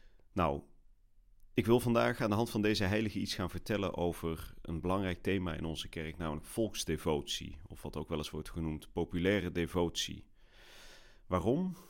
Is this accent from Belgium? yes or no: no; 's-Hertogenbosch, North Brabant, Netherlands; Ik kom zelf uit Brabant, ik ben geboren in Den Bosch.